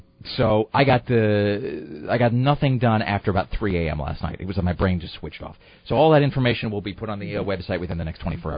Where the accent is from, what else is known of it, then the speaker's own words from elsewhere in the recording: Kennewick, Washington, United States; In my hometown of Kennewick, it's it's not even a smorgasbord.